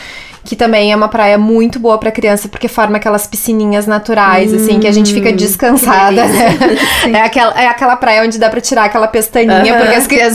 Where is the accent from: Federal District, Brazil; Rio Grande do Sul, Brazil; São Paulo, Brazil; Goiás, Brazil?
Rio Grande do Sul, Brazil; Só nós, que somos do Rio Grande do Sul.